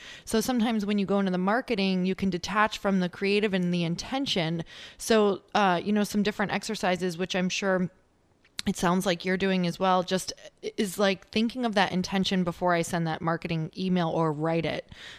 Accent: Midwest, United States; now in California, United States; because I am originally from the Midwest. I live in California now, and it's a little bit less out here.

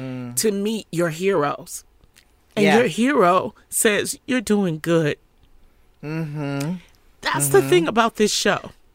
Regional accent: Detroit, Michigan, United States; You know, growing up in Detroit

